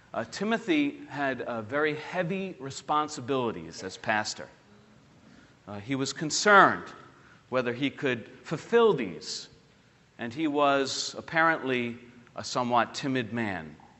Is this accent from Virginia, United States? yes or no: no; Queens, New York, United States; Now, I grew up in Queens, New York, and so I don't have a ton of experience camping.